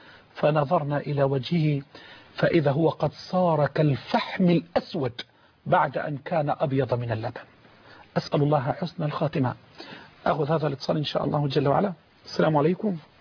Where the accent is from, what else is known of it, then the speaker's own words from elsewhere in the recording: Egypt; طيب أصل القيام إحنا عندنا في مصر وعندنا وفي العراق وفي الشام وفي كله خربطة ما أنزل الله بها من سلطان